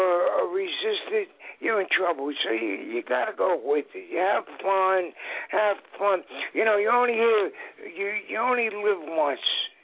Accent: Newark, New Jersey, United States; I'd look through the list and see if there was anybody from Newark, my hometown.

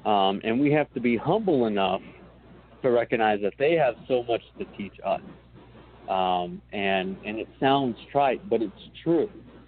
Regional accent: Texas, United States; You know, you would think growing up in Texas, I would know Spanish, but I took French all through high school.

